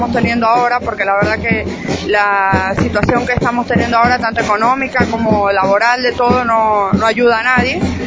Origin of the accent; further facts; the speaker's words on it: San Juan, Argentina; de San Juan, pertenezco a la agrupación